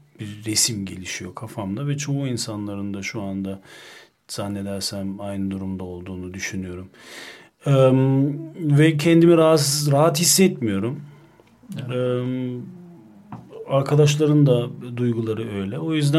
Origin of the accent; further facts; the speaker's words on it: Munich, Bavaria, Germany; Burada doğdum, burada büyüdüm.